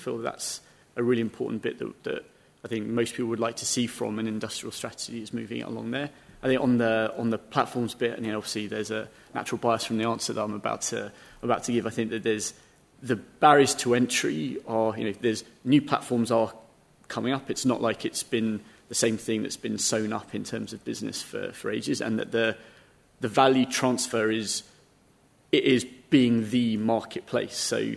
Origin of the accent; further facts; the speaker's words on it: Stevenage, East of England, United Kingdom; I grew up just outside of London, in Stevenage, and I used to work in Bangladesh.